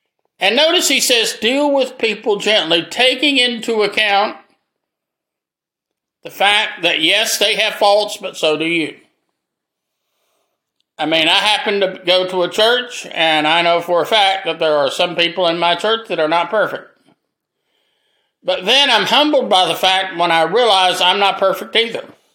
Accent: Greenville, United States; born there; I've lived most of my life in Greenville. I was born in Greenville, and I just think Greenville's a wonderful place.

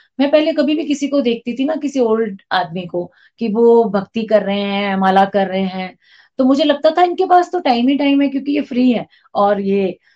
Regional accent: Kota, Rajasthan, India; मैं कोटा राजस्थान से हूँ

